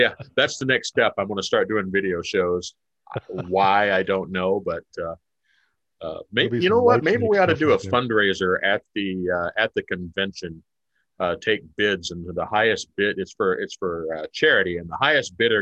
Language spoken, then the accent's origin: English; West Coast, United States; Just because I'm from the West Coast and I've got long hair?